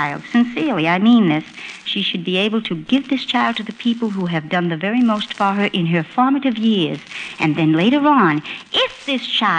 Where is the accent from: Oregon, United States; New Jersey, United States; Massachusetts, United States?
Massachusetts, United States; I come from Massachusetts, and we are very upset about it.